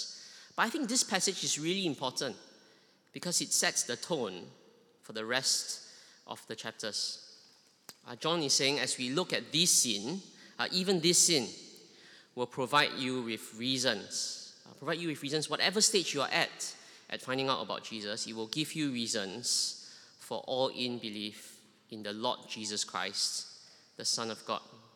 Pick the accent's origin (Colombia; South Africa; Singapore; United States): Singapore; now in London, United Kingdom; I'm not sure whether you can tell from my accent. I'm originally from Singapore. I moved over with my family about 2 years ago.